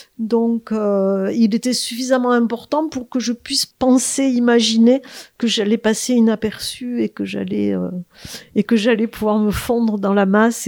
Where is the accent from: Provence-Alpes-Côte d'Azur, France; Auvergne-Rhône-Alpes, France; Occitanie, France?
Occitanie, France; Montpellier; now in Aveyron, France; En fait, moi, je suis montpelliéraine. J'ai fait mes études à Montpellier.